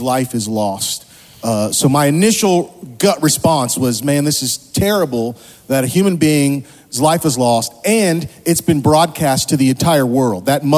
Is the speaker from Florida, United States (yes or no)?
yes; Tampa, Florida, United States; I'm from Tampa, Florida. I'm not from Africa.